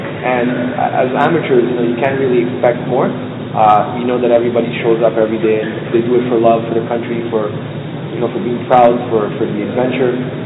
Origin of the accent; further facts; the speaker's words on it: Montreal, Quebec, Canada; also born or lived in Israel; Well, I was born in Israel. We moved to Montreal. I'm from Montreal in Canada